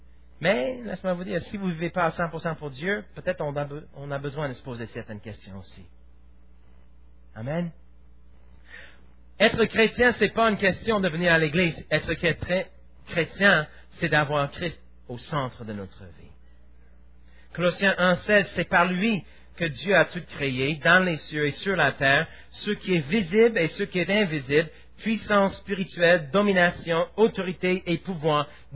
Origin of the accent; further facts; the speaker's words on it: Quebec, Canada; Je suis Canadien, je suis Québécois, je suis, comme je dis, toutes ces choses. Et en plus, je vais ajouter à la fin de la liste, je suis chrétien, je vais à l'église une fois par semaine